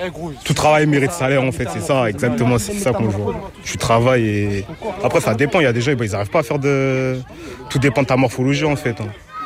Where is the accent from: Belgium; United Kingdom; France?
France; Villejuif, Île-de-France; Non, je suis de Villejuif, moi, dans Val-de-Marne.